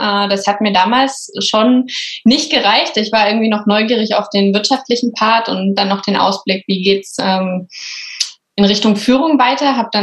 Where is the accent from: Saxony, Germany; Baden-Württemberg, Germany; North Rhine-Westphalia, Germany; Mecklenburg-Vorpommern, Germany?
Saxony, Germany; Bautzen; now in Berlin, Germany; Genau, also ich habe schon immer an der Spree gewohnt. Ich komme aber aus einem kleinen W an der Spree, aus Bautzen und bin jetzt nach Berlin gezogen, also Wahlberlinerin, genau.